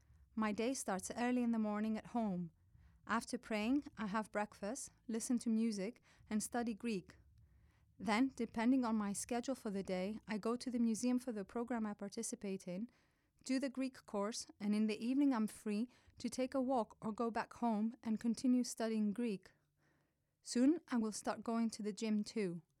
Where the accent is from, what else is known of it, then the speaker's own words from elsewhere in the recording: Cameroon; now in Athens, Greece; I come from Cameroon. Through Turkey, I arrived in Lesbos, where I stayed for 3 weeks, and the last 4 months, I've been living in Athens.